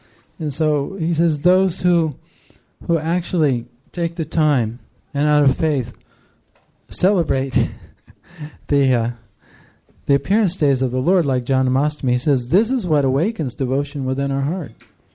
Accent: San Francisco, California, United States; Actually, I grew up here in the Bay Area in San Francisco.

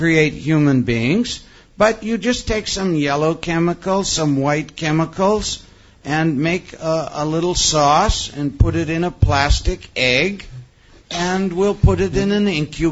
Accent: Canada; Now, I am from Canada.

